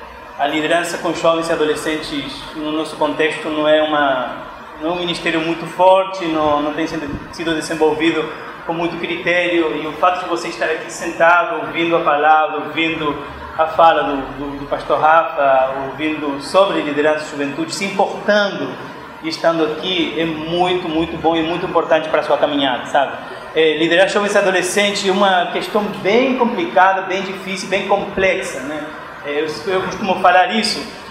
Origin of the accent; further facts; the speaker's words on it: Argentina; Obrigado por me aceitar, mesmo sendo argentino.